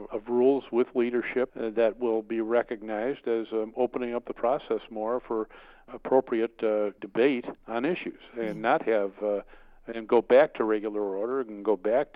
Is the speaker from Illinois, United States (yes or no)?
yes; Chicago, Illinois, United States; I know I grew up in Chicago, so there was no debate about if you were going to run for office in Chicago, you'd be a Democrat.